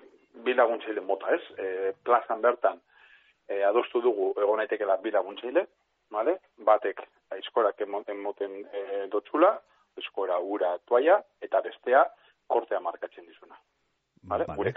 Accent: Getxo, Basque Country, Spain; getxon nire kasua, nire herrian izango

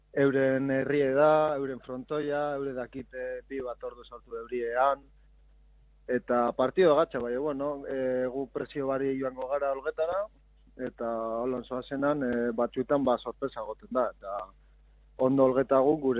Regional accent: Lezama, Basque Country, Spain; born there; naiz eta Lezama nire jaioterria izenda

